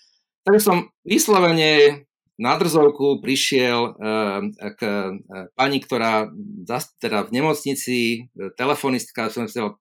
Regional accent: Bratislava, Bratislava Region, Slovakia; hovorím mu teraz, že ja som z Bratislavy a mal by som záujem stáž

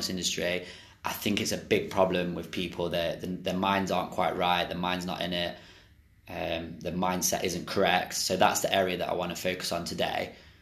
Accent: Nottingham, East Midlands, United Kingdom; She lectures right here in my hometown of Nottingham in the United Kingdom at Nottingham Trent University

